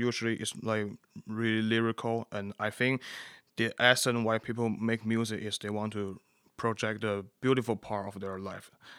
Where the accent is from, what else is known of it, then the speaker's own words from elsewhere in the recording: Guangzhou, Guangdong, China; I'm from the city which we call Guangzhou in China, and that's also the city that I grew up, and that's the city where I was born. It's actually a really big city, and it's in South China.